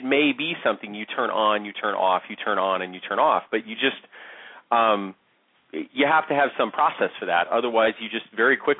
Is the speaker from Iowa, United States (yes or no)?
no; Chicago, Illinois, United States; I grew up in Chicago. Chicago's got its thing.